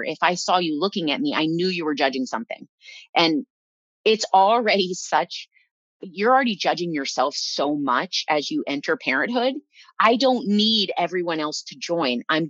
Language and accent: English; Iowa, United States; I was raised in Iowa, never had been in a TV studio.